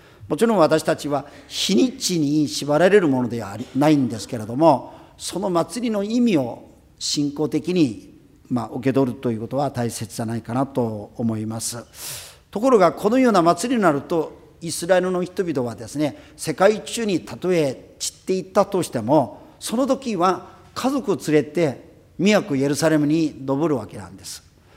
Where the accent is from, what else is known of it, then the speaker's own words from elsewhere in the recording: South Korea; だから私は大学生の時に、私出身韓国ですから、韓国のほとんどの山を全部登りました。